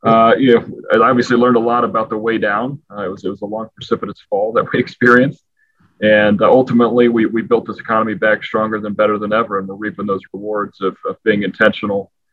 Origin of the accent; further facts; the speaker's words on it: Quincy, Illinois, United States; moved away as an adult; also born or lived in St. Louis / Yuma; After growing up in Quincy, Illinois, going to undergrad and grad school in St. Louis, moved to St. Louis and then moved to Yuma